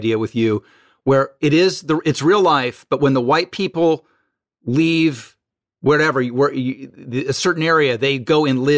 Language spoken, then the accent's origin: English; Dayton, Ohio, United States; I grew up in Dayton in a place called Oakwood. It's very lily white. And then I moved into the inner city.